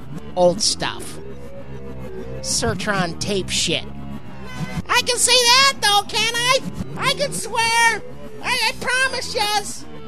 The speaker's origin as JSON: {"language": "English", "country": "United Kingdom", "said": "I'm British. I can't say I can only frick."}